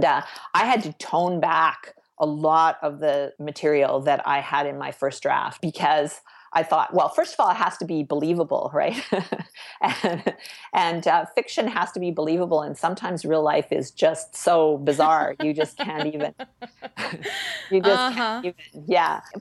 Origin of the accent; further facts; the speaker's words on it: Canada; I'm actually Canadian, but the assumption is whenever I'm anywhere that I'm American.